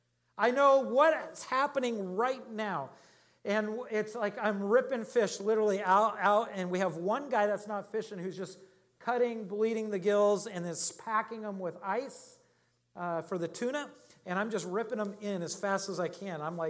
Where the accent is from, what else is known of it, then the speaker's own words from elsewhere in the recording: Alaska, United States; I mean, growing up in Alaska, we did a lot of that.